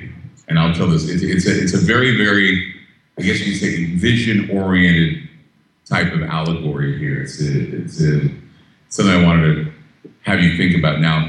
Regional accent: Utah, United States; And I come from Utah, where it was bad to learn about where babies come from

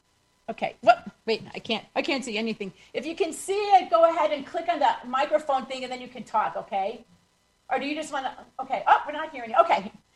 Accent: Woodstock, Illinois, United States; He was like a cool high school person when I was growing up in Woodstock, Illinois.

